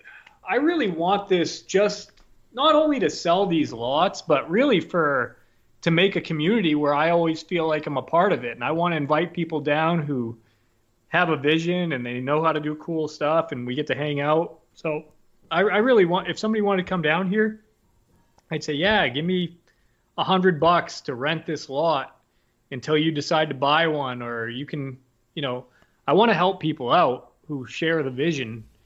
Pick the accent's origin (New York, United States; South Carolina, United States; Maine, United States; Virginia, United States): Maine, United States; now in Texas, United States; I tell people because I'm from Maine, and I, you know, when I come down here, I tell people I'm a leftugee, because basically I lived abroad for 12 years, got back to Maine